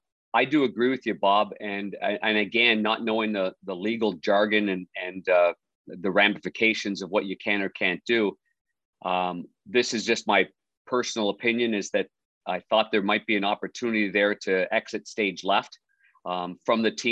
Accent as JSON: {"language": "English", "town": "Ottawa", "region": "Ontario", "country": "Canada", "tie": "born or raised there", "said": "I grew up in Ottawa."}